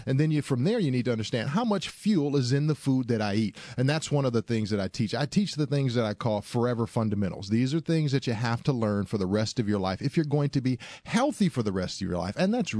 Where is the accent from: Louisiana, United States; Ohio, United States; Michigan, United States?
Michigan, United States; I'm from Michigan.